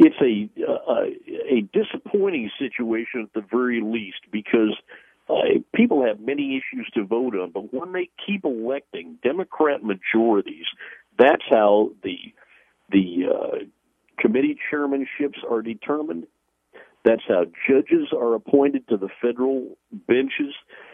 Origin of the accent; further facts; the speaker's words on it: Washington, United States; I grew up out here in Washington State when Scoop Jackson and Warren Magnuson were our senators out here.